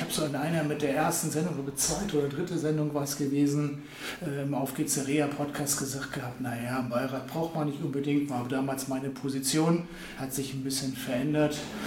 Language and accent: German; Achim, Lower Saxony, Germany; Heute bin ich in Achim, da wo ich groß geworden bin